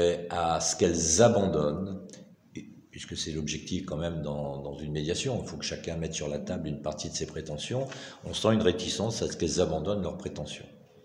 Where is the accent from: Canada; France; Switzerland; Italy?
France; en tout cas chez nous en France